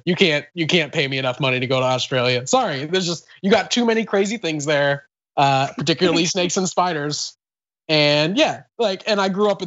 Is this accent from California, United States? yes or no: yes; Bakersfield, California, United States; I'm from Bakersfield, so I've seen a lot of snakes.